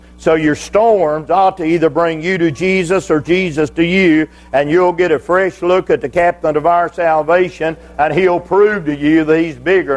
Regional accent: West Virginia, United States; born there; I was born in West Virginia in the night at about 10 o'clock at night, but I ain't been in the dark all my life.

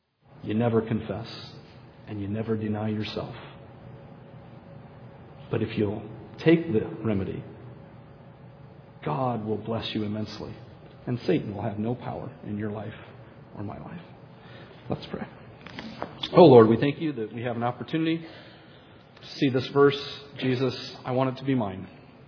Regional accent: United States; Well, I like Americans. I'm American.

